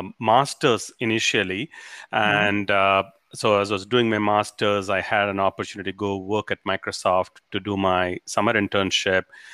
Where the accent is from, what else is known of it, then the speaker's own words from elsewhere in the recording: Chennai, Tamil Nadu, India; So I was born and brought up in Chennai in India.